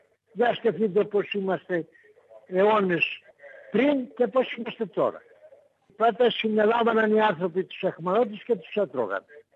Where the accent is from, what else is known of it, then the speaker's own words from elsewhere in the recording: South Aegean, Greece; Τα Περάθη της Νάξου, ναι, πολύ σωστά.